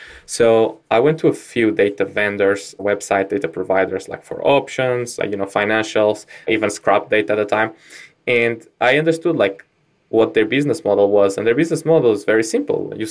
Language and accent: English; Portugal; English is a second language; moved away as an adult; also born or lived in London; I'm originally from Portugal.